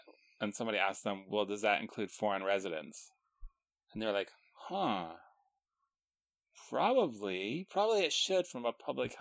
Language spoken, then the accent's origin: English; Alaska, United States; because I was from Alaska and October is much cooler.